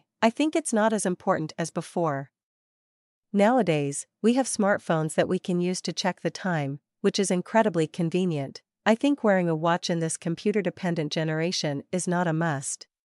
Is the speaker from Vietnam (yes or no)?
yes; Vietnam; now in Ho Chi Minh City, Vietnam; I work and live in HCM while my parents reside in my hometown, Dong Thap Province, which is about 200 kilometers from HCM, so we hardly meet each other